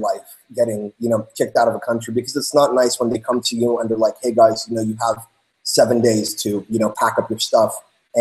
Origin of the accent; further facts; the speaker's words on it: Greece; I'm from Greece